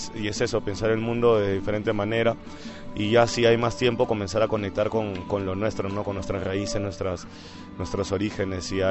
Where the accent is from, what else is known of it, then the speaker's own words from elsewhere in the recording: Lima, Peru; mi grupo es … vengo del Perú, de la ciudad de Lima.